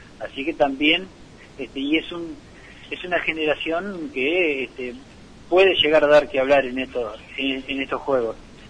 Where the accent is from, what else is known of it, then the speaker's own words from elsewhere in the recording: Argentina; Obviamente, como argentino, quiero que le vaya bien a todos estos jugadores